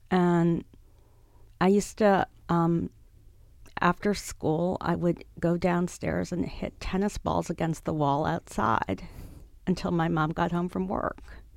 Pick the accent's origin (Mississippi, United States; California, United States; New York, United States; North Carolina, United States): New York, United States; New York City; I grew up on the Upper West Side.